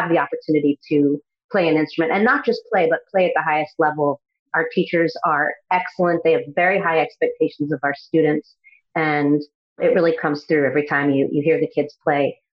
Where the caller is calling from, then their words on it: New Haven, Connecticut, United States; Calling in from New Haven, Connecticut.